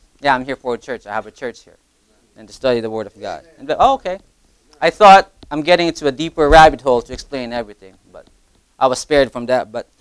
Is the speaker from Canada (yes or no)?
no; Philippines; also born or lived in Las Vegas; now in Connecticut, United States; I'm from the Philippines, moved to Vegas, and they'd be like, "What are you doing here in Connecticut?"